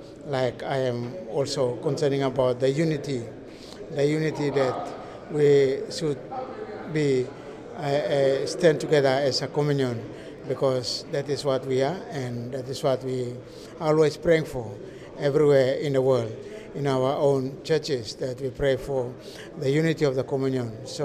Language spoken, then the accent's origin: English; Papua New Guinea; from Papua New Guinea.